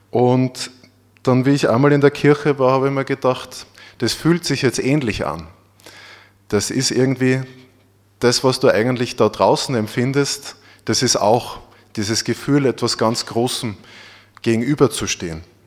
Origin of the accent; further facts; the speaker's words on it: Neunkirchen, Lower Austria, Austria; Und also ich komme aus Neunkirchen, südlich von Wiener Neustadt. Wir wohnen da, oder meine Eltern wohnen jetzt noch in einer kleinen Ortschaft neben Neunkirchen.